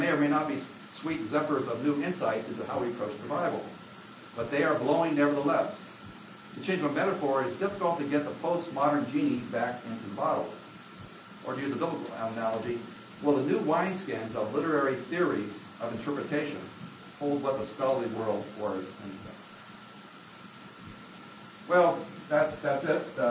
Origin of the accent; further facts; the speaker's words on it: Midwest, United States; I'm a landlubber from the Midwest